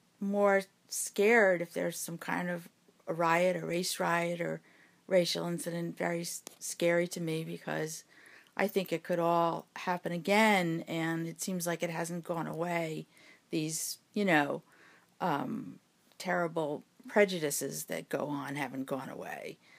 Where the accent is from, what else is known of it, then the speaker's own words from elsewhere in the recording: New Jersey, United States; because I grew up in New Jersey and we had integrated public schools